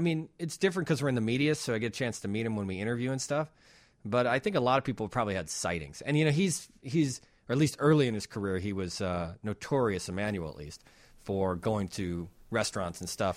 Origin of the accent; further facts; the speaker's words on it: Wonder Lake, Illinois, United States; But if you live in the suburbs, I growing up in Wonder Lake, we had a freestanding mailbox.